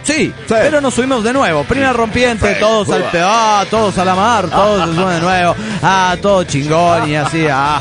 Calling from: Granbull, Georgia, United States; de Granbull, Georgia, Estados Unidos de Norteamérica.

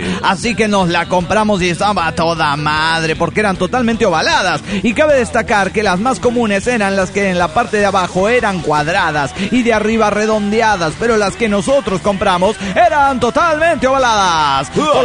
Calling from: Nezahualcoyotl, State of Mexico, Mexico; Reciben un saludo desde Netzahualcoyotl.

